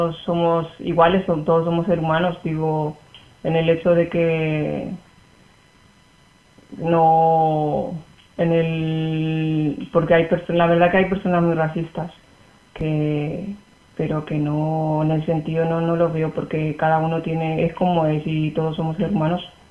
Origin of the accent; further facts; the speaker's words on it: Paraguay; moved away as an adult; now in Spain; tengo 31 años, soy de Paraguay y llevo ya 7 años aquí.